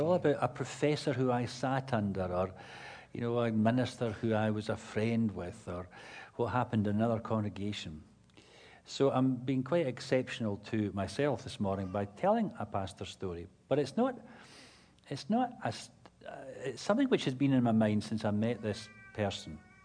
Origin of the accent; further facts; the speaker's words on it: Scotland, United Kingdom; Because I'm Scottish, people presume a great deal, including because I come from the nation that invented golf